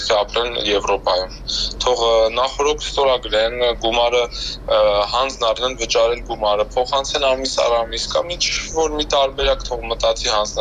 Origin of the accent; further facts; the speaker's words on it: Yerevan, Armenia; now in Marseille, France; ես Երևանցի եմ, թե Մարսելացի եմ։ Հիմա ես պատրաստվում եմ ետ գալ Հայաստան